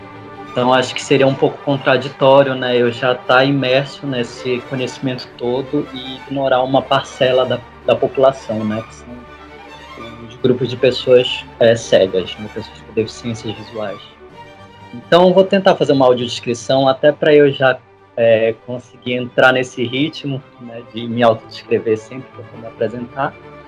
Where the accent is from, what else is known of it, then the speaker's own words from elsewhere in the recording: Belém, Pará, Brazil; eu tenho 32 anos, eu sou de Belém do Pará, no Brasil